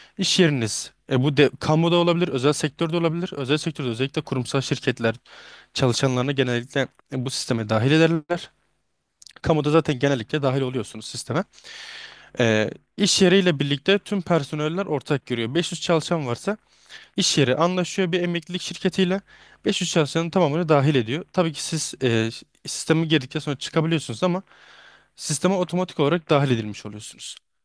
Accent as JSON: {"language": "Turkish", "town": "Şehitkamil", "region": "Gaziantep", "country": "Turkey", "tie": "born there", "said": "26 Nisan 2002 Şehitkamil Gaziantep doğumluyum."}